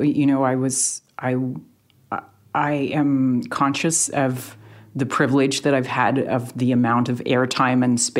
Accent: Canada; And I agree that it is up to us, you and I, as two Canadian journalists, to have some hard conversations about what we do and how we do it.

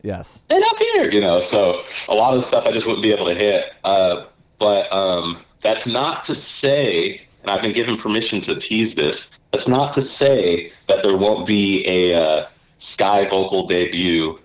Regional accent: Seattle, Washington, United States; because they're Seattle and I'm from Seattle originally.

